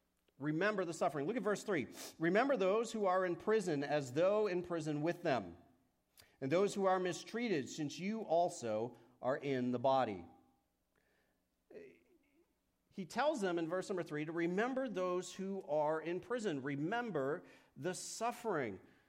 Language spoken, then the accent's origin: English; New England, United States; I don't know if you know this, I'm from New England. We don't feel things.